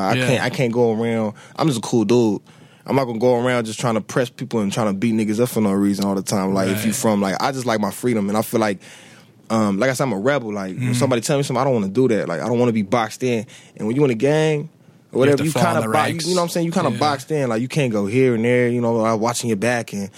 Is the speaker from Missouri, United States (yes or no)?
no; California, United States; Yeah, actually, I was born in Englewood. I lived in Englewood.